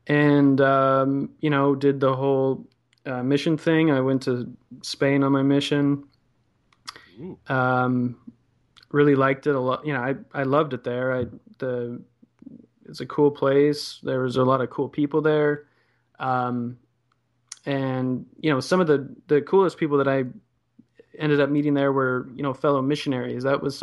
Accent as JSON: {"language": "English", "town": "Gilbert", "region": "Arizona", "country": "United States", "tie": "born or raised there", "said": "I was raised in Gilbert, Arizona."}